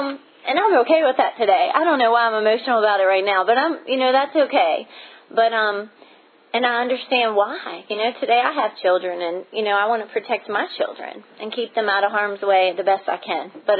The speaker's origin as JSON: {"language": "English", "town": "Hopewell", "region": "Virginia", "country": "United States", "tie": "born or raised there", "said": "So I'm an only child. I grew up in Hopewell, Virginia, south of Richmond."}